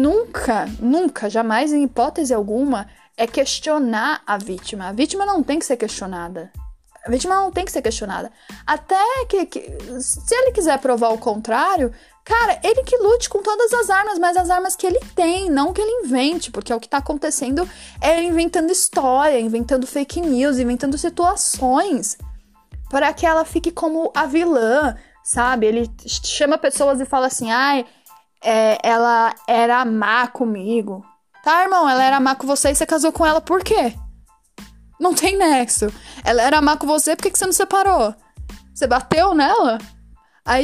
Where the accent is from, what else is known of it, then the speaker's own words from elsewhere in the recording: Brazil; Eu aprendi, principalmente sendo brasileira, que a gente vive num mundo muito machista